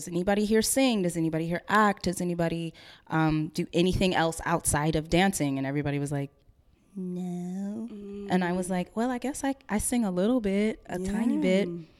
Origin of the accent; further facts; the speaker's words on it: Texas, United States; But growing up in Texas, you know, there was some stuff.